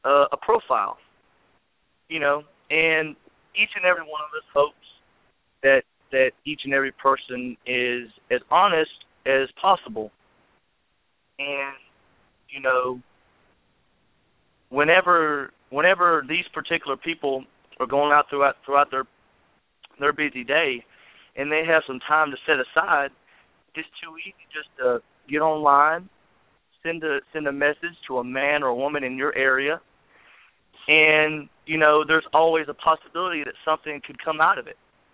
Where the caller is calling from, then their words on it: Valley, Alabama, United States; I'm calling from Valley, Alabama.